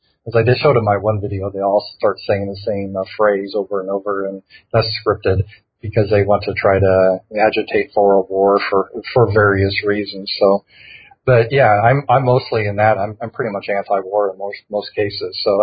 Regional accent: the South, United States; Well, yeah, you know, hey, I'm just from the South. I'm just a Southern guy.

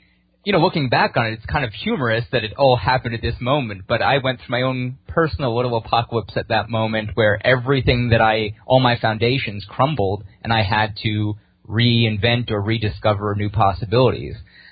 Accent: New York City, New York, United States; I grew up in New York City, and my wife moved there.

